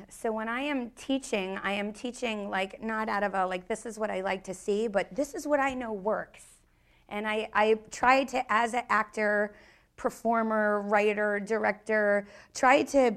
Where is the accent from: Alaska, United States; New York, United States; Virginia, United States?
New York, United States; I always say, I'm a New Yorker and I'm direct and I want to build you up.